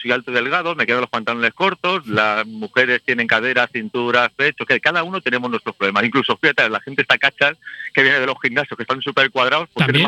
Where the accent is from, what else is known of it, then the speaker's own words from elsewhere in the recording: Zamora, Castile and León, Spain; now in Leganés, Spain; Yo soy zamorano, tengo el negocio montado ahora mismo en Leganés, en el Sanville, y me considero un español como el que más.